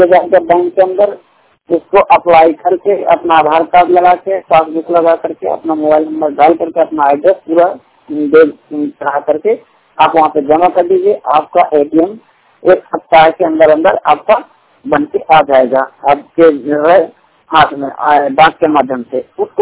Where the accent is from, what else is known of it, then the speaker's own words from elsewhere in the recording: Banda, Uttar Pradesh, India; 100% विकलांग हूँ, बांदा उत्तर प्रदेश का मूल निवासी हूँ।